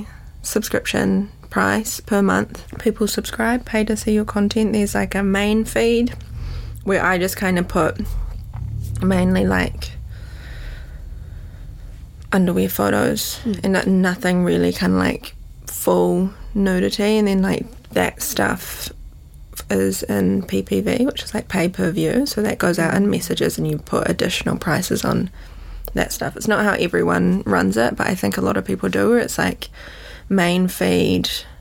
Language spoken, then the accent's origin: English; Western Springs, Auckland, New Zealand; half Portuguese, half Kiwi, whatever, mum. And I grew up in Western Springs.